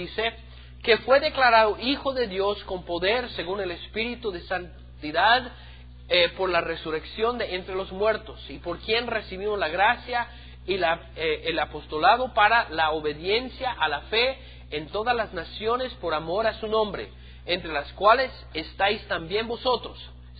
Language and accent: Spanish; United States; Spanish is a second language; en mi pueblo, en los Estados Unidos, en mi país, hemos tenido mucha libertad